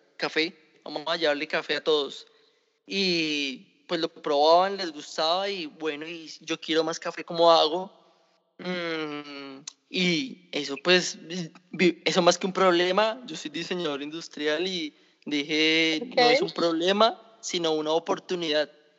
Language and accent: Spanish; Colombia; cómo es que nosotros, siendo colombianos, no lo llevamos.